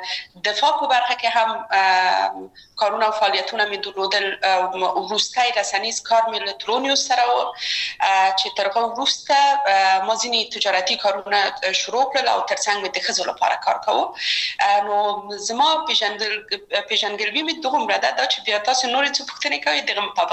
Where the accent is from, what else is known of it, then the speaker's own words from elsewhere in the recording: Kabul, Afghanistan; زه اصلا د میدان وردګ ولایت یم او په کابل کې بیا زیږیدلې یم. په کابل کې زیږیدلې یم، په کابل کې لویه شوم،